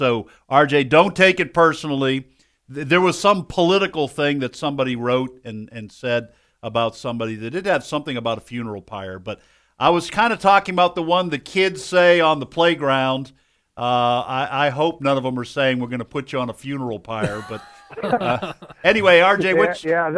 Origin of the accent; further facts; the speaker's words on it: New England, United States; And I'm from New England